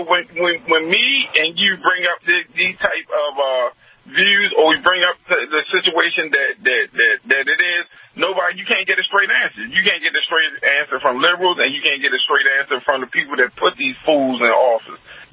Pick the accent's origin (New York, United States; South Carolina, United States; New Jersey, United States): New York, United States; Queens; now in Baltimore, United States; because I'm not from Baltimore, I'm from Queens, New York, but I live in the Baltimore region.